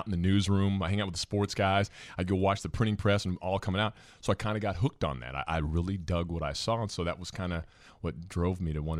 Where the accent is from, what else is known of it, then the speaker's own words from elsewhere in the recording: Lincoln, Nebraska, United States; Yeah, you know, I grew up in Lincoln, Nebraska, obviously, and that's where the University of Nebraska is.